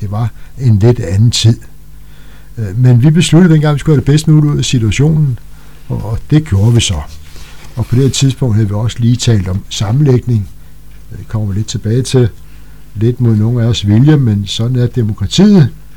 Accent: Korsør, Zealand, Denmark; for Korsør er min fødeby, mit hjem. For mig er Korsør at leve.

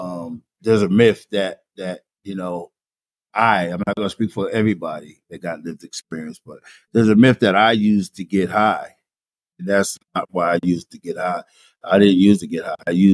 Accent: New Haven, Connecticut, United States; Normally, I would have went back and talked about growing up in New Haven and how this happened and how that happened

